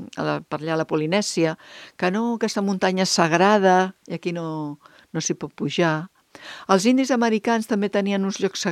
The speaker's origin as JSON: {"language": "Catalan", "town": "Barcelona", "region": "Catalonia", "country": "Spain", "said": "jo sóc de Barcelona, a mi em passava amb el Tibidabo. Jo vivia al barri Sant Gervasi, que veies el Tibidabo allà mateix."}